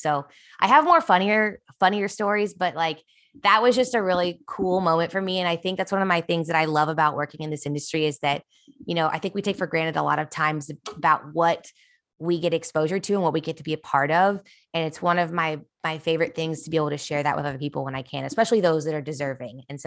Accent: Kansas City, United States; Did you guys know that I grew up in Kansas City?

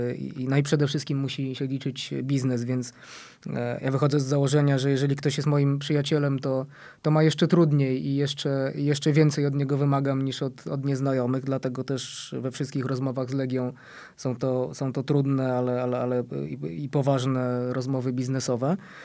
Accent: Warsaw, Masovian Voivodeship, Poland; wychowałem się na Mokotowie, mieszkam przy Belwederskiej, więc na stadion Legii zawsze miałem bardzo, bardzo blisko.

